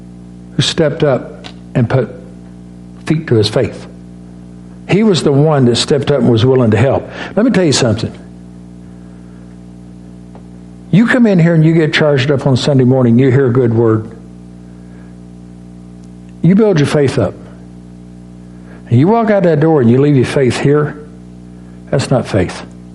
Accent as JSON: {"language": "English", "region": "Missouri", "country": "United States", "tie": "born or raised there", "also_born_or_lived": "Arkansas", "said": "And I grew up in Missouri and Arkansas in the mountains in the Bible Belt."}